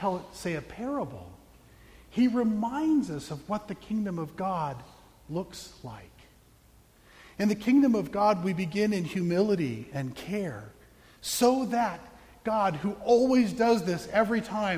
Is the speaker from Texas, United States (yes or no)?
no; Arizona, United States; Now, I remember the playground very well. I grew up in Arizona, and in our playground, when you were in fifth and sixth grade